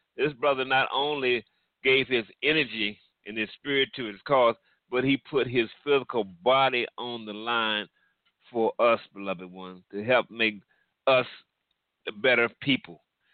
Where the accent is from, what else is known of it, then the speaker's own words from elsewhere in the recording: Virginia, United States; now in Phoenix, United States; Now, I grew up in Southern Virginia. Now, I love Virginia. It's a beautiful place, and right now I'm living in Phoenix, but I do intend to have a home in Virginia Beach as well very shortly.